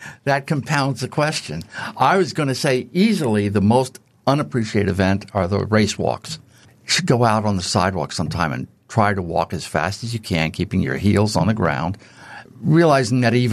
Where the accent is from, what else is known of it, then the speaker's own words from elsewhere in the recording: East Coast, United States; moved away; because growing up on the East Coast, I seldom saw people who could throw far. when I moved out to California, I saw a lot of that.